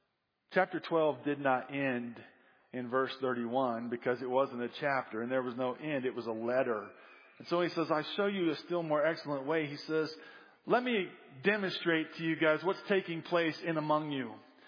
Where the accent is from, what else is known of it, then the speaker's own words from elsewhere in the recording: Illinois, United States; moved away; And I'm not from Chicago. But here's this guy, right, that pretty much hates all things Illinois, which is good since I left Illinois.